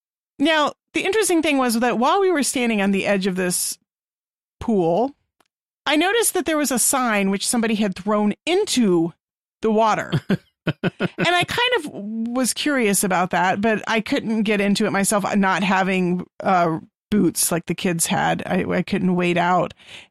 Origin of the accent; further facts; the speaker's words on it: Texas, United States; And it's fun for me, too, because I'm not from around here. I'm from Central Texas.